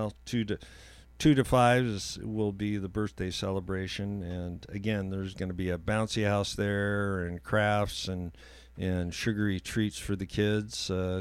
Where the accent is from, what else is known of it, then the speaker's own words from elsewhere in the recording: California, United States; No, and I came from California, and it probably would have been an even fight